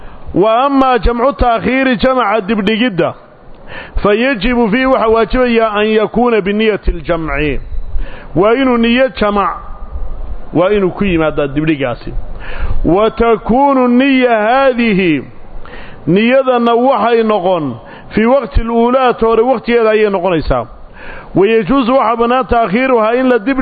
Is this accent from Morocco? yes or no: yes; Morocco; انا مغربي